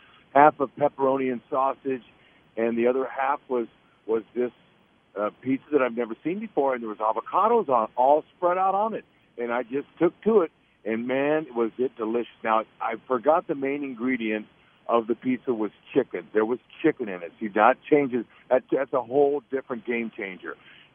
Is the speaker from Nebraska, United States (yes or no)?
no; California, United States; I was raised in California where they grow them.